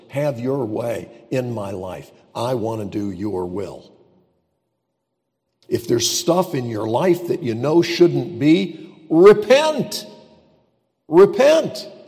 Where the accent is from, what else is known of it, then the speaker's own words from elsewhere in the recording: United States; I thank God for the privilege of being an American.